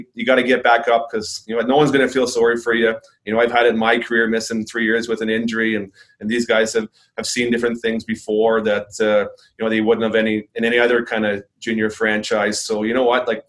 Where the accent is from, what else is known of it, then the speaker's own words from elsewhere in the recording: Oshawa, Ontario, Canada; I'm from Ontario, right? And kind of born in Oshawa, been basically played my junior in Peterborough, right?